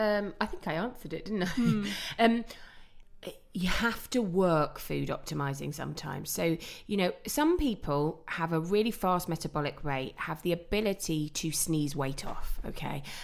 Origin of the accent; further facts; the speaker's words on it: London, United Kingdom; I'm from London and we say lasagna.